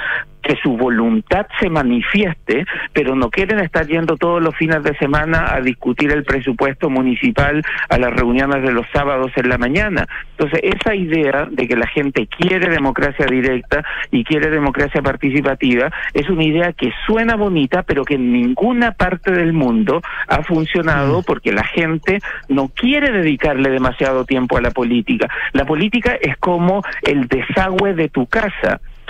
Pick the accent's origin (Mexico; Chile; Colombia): Chile; a nosotros nos gusta como chilenos